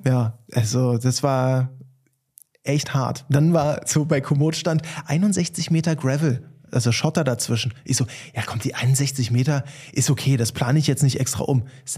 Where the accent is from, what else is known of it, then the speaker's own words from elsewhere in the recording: Saxony-Anhalt, Germany; moved away; das sieht aus wie meine alte Heimat Magdeburger Börde.